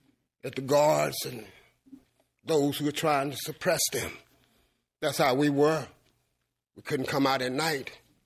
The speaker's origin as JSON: {"language": "English", "country": "United States", "tie": "born or raised there", "said": "tell my story as a young man growing up in America."}